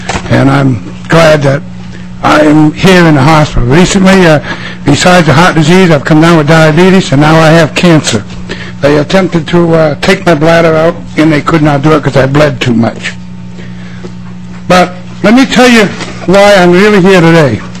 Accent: Vermont, United States; now in Minnesota, United States; I am low-income family. I originally came from Vermont. The reason I came from Vermont, we had to sell our home

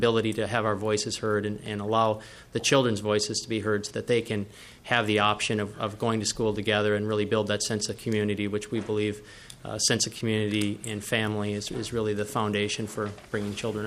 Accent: Hibbing, Minnesota, United States; I was born and raised in Hibbing, Minnesota

